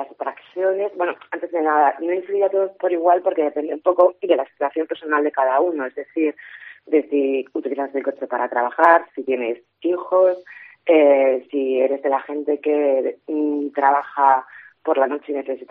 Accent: Vigo, Galicia, Spain; Yo soy viguesa, tengo 49 años y llevo viviendo 49 años en el centro de Vigo.

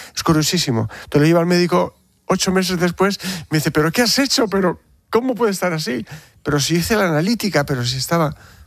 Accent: Bilbao, Basque Country, Spain; Bueno, yo no quiero decir que soy de Bilbao por no impresionar, ¿eh?

